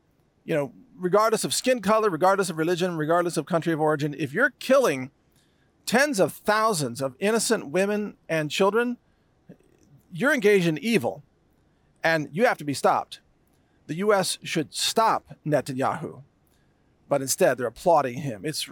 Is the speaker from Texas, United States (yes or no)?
yes; Texas, United States; And I even tweeted to Senator Ted Cruz today as a Texan.